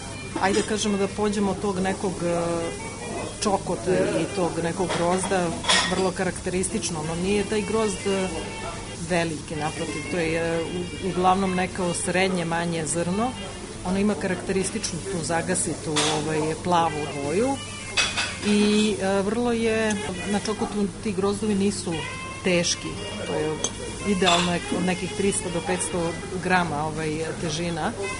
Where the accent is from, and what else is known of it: Serbia